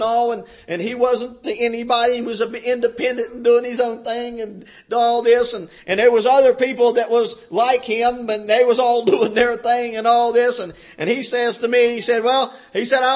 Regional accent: West Virginia, United States; you're Jumbo. There has to be a division here. We'll make one here. I'm from West Virginia and you're from Oklahoma.

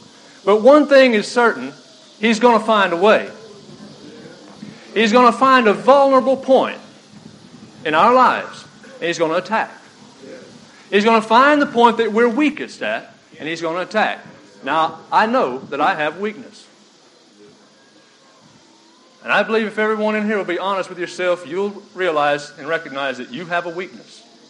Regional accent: La Ronge, Saskatchewan, Canada; I'm here with my wife, Tammy. And we're from LaRonger.

